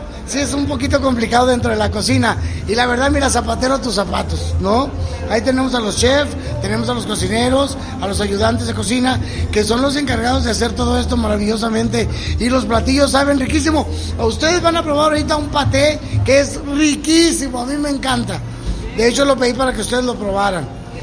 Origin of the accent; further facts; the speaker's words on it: Chihuahua, Mexico; yo soy chihuahuense. Yo traigo ondas de allá, enchiladas chihuahuense